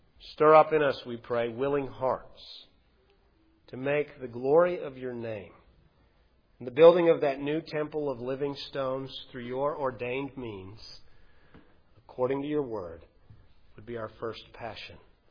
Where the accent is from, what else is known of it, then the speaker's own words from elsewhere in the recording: Canada; I'm a Canadian